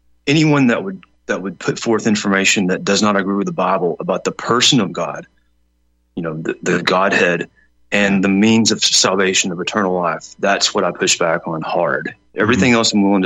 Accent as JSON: {"language": "English", "country": "Ireland", "said": "Even though, as a Irishman who's apparently at the bottom of the evolutionary cult"}